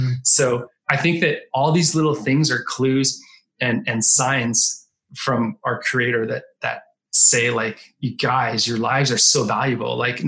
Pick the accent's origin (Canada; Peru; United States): Canada; But I grew up in Canada. So I've seen enough cold and snow to last me like 100 lifetimes.